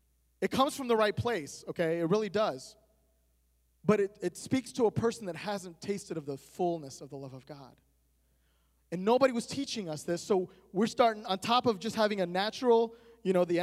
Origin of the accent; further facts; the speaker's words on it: Florida, United States; also born or lived in Puerto Rico; I was born in Puerto Rico, and I was raised in Florida, and I did not grow up in a Christian home at all.